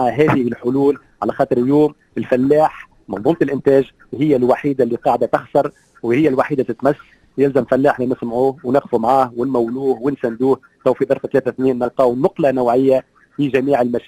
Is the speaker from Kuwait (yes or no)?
no; Tunisia; الثروه اللي عندنا في تونس تقريبا عندنا شعال ثاني دوله في العالم